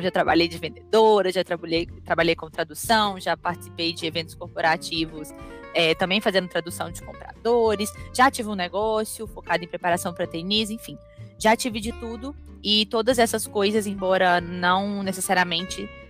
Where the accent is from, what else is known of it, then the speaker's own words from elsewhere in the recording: Belo Horizonte, Minas Gerais, Brazil; now in São Paulo, Brazil; eu tenho 26 anos, eu sou de Belo Horizonte, mas eu trabalho em São Paulo